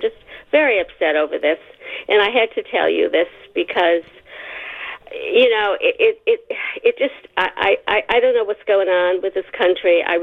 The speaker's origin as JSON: {"language": "English", "country": "United States", "said": "it's not what I grew up with, and it's not what I'm used to as an American and as a Jew."}